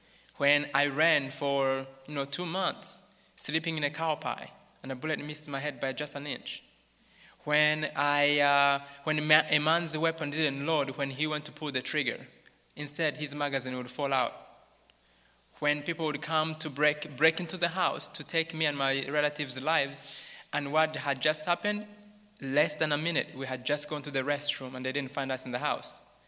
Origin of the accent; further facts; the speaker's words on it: Rwanda; first language Kinyarwanda; English is a second language; I didn't know much English at that point. And I was reading in my native language, Kinyarwanda.